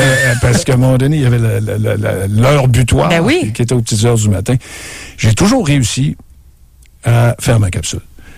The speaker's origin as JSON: {"language": "French", "town": "Quebec City", "region": "Quebec", "country": "Canada", "tie": "born there", "said": "Je suis né à Québec."}